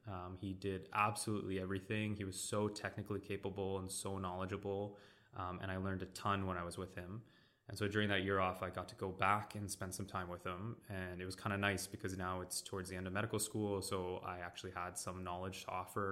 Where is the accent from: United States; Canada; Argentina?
Canada; Vancouver, British Columbia; So I am a second year ENT resident here at UBC. I am kind of born and raised in Vancouver. I did my undergrad here in kinesiology at UBC, and I did my med school here as well.